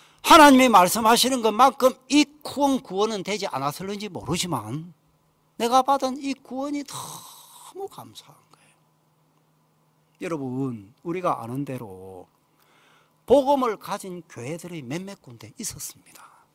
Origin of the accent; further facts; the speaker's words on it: Namhae, South Gyeongsang, South Korea; 내 고향이 남해인데